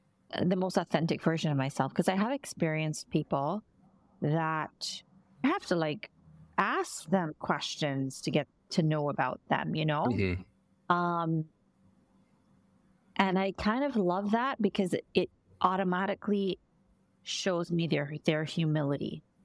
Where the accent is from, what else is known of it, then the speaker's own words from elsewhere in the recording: Barbados; born there; I was born in Barbados, so the Barbadian version of me, we call it Bajan